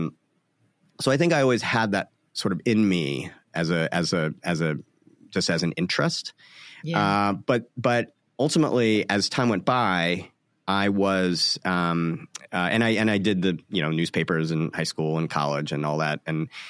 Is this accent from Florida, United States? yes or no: no; Illinois, United States; now in New York, United States; I grew up in Central Illinois, and so publications were sort of my window into a world outside.